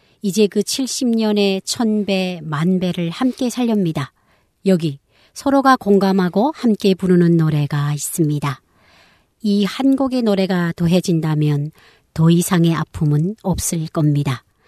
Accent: North Korea; now in South Korea; 저는 탈북민으로서

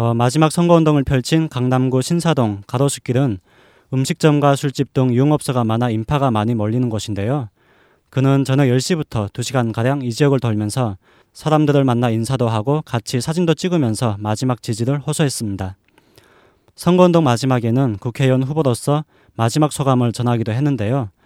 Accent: North Korea; now in South Korea; 저도 북한에서 왔기 때문에

